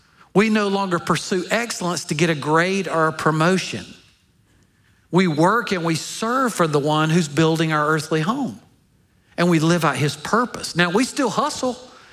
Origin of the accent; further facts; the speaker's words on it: Alabama, United States; I'm from Alabama. We didn't know how to act up there.